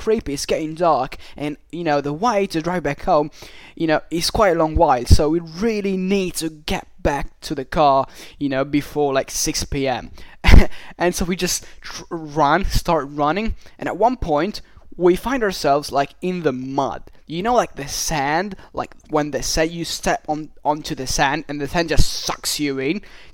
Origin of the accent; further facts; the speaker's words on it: Sicily, Italy; English is a second language; from Sicily